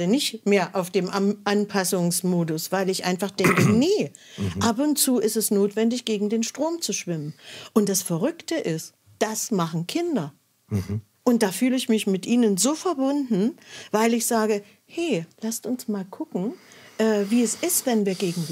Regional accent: Saxony, Germany; now in Potsdam, Germany; ich komme ja aus Sachsen, also aus dem Vogtland

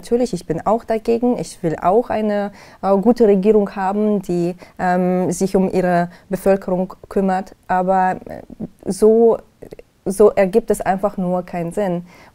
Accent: Donetsk, Donetsk Oblast, Ukraine; Aus Donetsk. Ich komme aus Donetsk. Ich bin da groß geworden.

